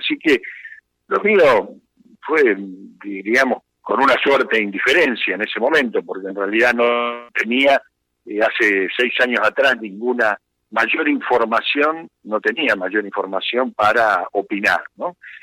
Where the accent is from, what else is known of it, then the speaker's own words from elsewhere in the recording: Argentina; yo sentí como argentino que esta manía, que a veces es muy típica de los argentinos